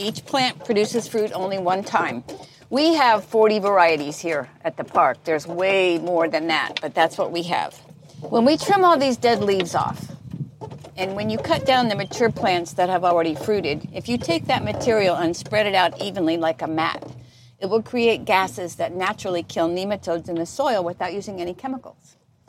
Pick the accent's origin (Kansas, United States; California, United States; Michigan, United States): Kansas, United States; Let me tell you, I grew up in Southwest Kansas. We didn't even have trees out there, let alone fruit trees.